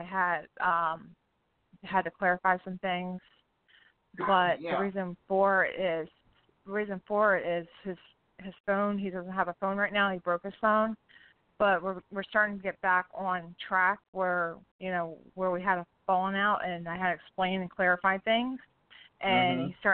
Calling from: Indiana, United States; I'm calling from Indiana.

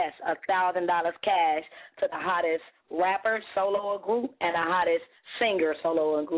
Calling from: Minnesota, United States; Calling from Minnesota.

